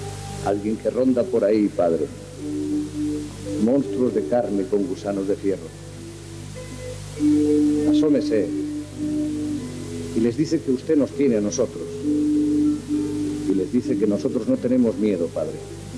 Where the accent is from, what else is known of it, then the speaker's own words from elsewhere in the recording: Catalonia, Spain; nosotros somos del Mediterráneo. Nosotros formamos parte de una comunidad que se llama Cataluña, en el noreste de la península ibérica.